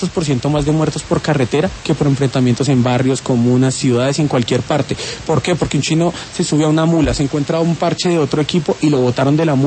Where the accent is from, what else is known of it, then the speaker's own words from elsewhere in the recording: Bogotá, Colombia; somos rolos bogotanos al 100%